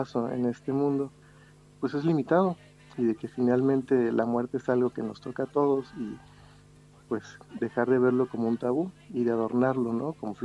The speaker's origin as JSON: {"language": "Spanish", "country": "Mexico", "said": "yo creo que como mexicanos tenemos eso en nuestra cultura. Desde niño me tocó ver catrinas, me tocó ver las ofrendas"}